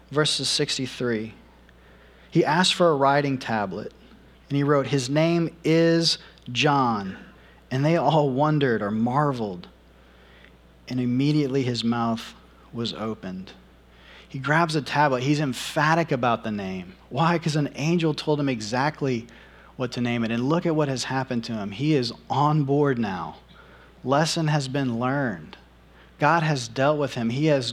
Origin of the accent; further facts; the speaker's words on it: Louisiana, United States; I grew up on the Bayou Tesh. I thought that was a cool name.